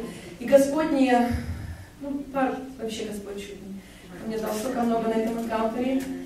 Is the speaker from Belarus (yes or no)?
no; Vancouver, British Columbia, Canada; я из Ванкувера. Мы вот приехали 7 человек, девочки из Ванкувера.